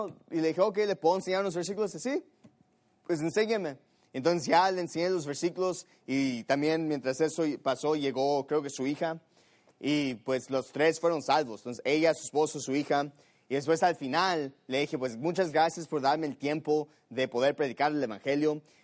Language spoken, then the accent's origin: Spanish; Mexico City, Mexico; born there; yo soy mexicano. Yo nací en la Ciudad de México.